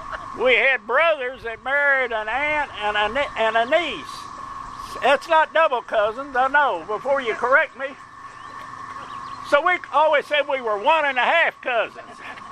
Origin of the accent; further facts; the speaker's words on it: Golden Pond, Kentucky, United States; I was born in 1943, and I was raised in Golden Pond.